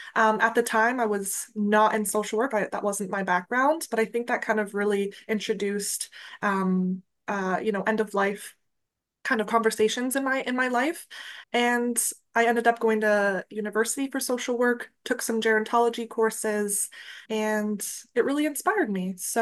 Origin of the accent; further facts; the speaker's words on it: Chatham, Ontario, Canada; being introduced to hospice at my hometown location in Chatham, Ontario.